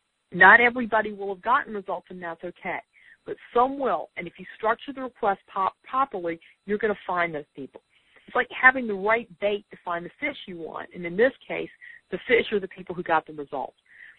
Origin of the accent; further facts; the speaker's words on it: Sunbury, North Carolina, United States; But I'm from Sunbury, North Carolina, and it's a town of 200 and a county of 9,000.